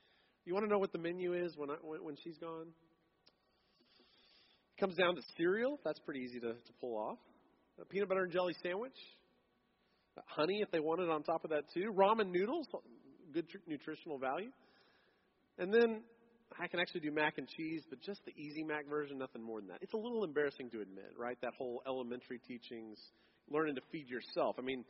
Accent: San Diego, California, United States; I grew up in San Diego, and there certainly wasn't a place in San Diego

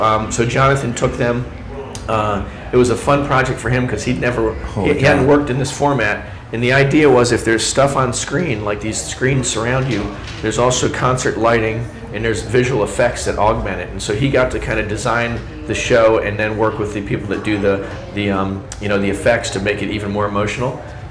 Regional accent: Philadelphia, Pennsylvania, United States; I'm from Philly.

